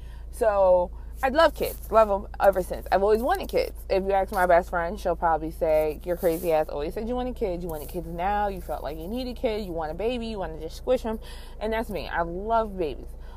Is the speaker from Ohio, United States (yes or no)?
no; New Jersey, United States; now in Baltimore, United States; I am 27, soon to be 28, originally from New Jersey. My accent sucks, so this is what you're going to get. I currently live in the Baltimore, Maryland area.